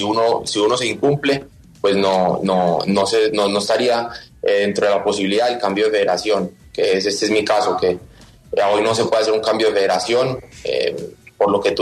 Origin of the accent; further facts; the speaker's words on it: Pereira, Risaralda, Colombia; Pereira, Risaralda.